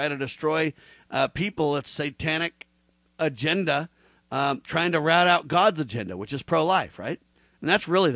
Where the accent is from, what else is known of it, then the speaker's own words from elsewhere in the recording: United States; You ready? I'm an American.